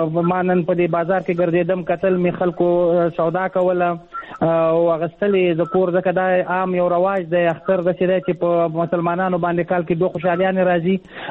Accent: Afghanistan; now in Pakistan; تاسو پوهیږئ موږ په افغانستان په پاکستان کې کډوال یو مهاجر یو

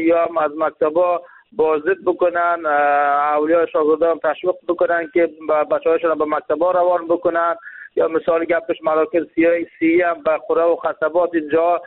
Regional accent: Jowzjan, Afghanistan; ولایت ما، ولایت جوزجان، برای فعلا یک ولایت ناامن است.

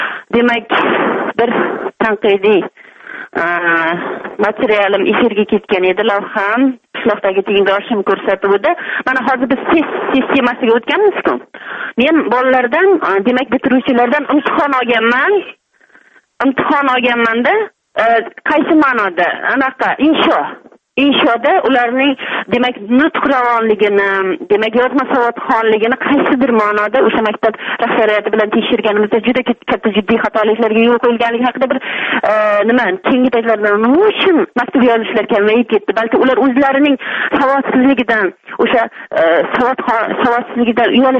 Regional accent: Oqdaryo, Samarqand Region, Uzbekistan; Men Samarqand viloyatini Oqdaryo tumanida 66 yilda tug'ilganman. Bolaligim asosan yaylovlarda mol boqish, paxta dalalarida paxta terish bilan o'tgan.

